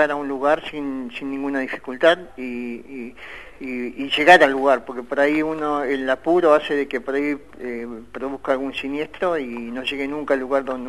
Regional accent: Río Grande, Tierra del Fuego, Argentina; Nosotros, la gente que somos acá de Río Grande, siempre decíamos que teníamos unas calles muy anchas

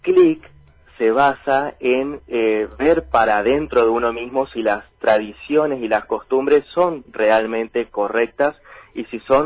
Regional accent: Chaco, Argentina; Yo soy del Chaco y tenía la cultura o la tradición de todos los domingos en familia el asado sí o sí

